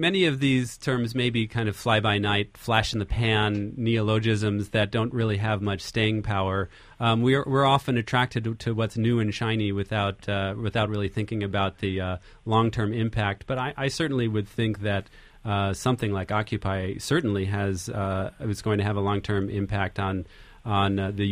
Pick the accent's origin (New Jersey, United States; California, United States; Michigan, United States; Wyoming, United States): New Jersey, United States; I'm from New Jersey, and so I'm used to the jeers about Christie and his weight and so forth.